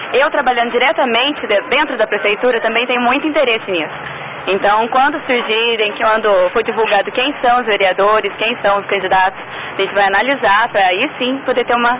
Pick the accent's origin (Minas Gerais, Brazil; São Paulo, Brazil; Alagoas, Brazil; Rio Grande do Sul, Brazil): Minas Gerais, Brazil; Guaranésia; De Guaranésia.